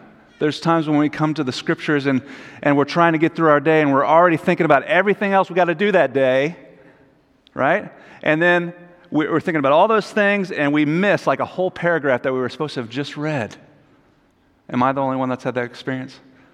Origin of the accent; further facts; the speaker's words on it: Tennessee, United States; I'm from the South. I'm from Tennessee, as Jeff said.